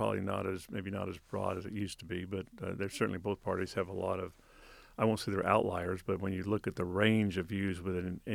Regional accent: Oregon, United States; I was raised in Southern Oregon

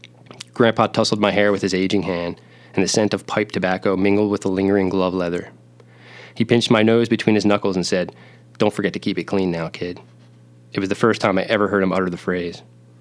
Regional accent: Philadelphia, Pennsylvania, United States; Well, I'm actually from Philadelphia myself, and for me, Philadelphia is a place that reminds me of this experience.

